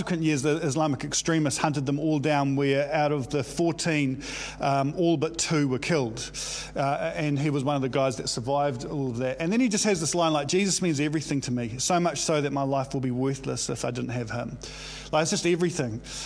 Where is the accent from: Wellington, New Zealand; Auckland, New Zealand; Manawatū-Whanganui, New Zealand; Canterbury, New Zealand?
Wellington, New Zealand; Waikanae; He actually was based in my hometown, Waikanae, when I was growing up.